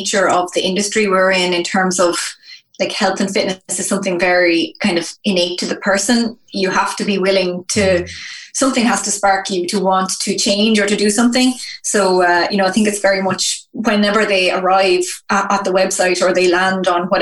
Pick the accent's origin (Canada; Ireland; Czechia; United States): Ireland; Wexford, Leinster; now in Dublin, Ireland; Like when I was growing up, like I grew up out in Wexford.